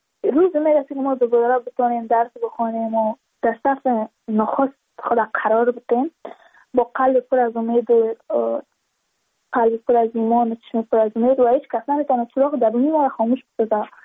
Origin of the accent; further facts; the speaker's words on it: Badakhshan, Afghanistan; چون ما از بدخشان هستیم، یعنی منطقه های دور دستش